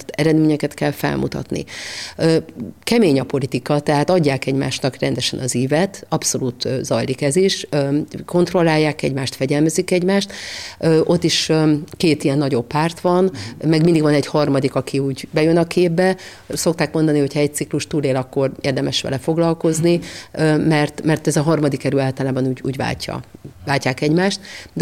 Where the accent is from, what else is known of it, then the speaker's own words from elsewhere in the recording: Hungary; én is magyarként voltam jelen a tájvaniak életében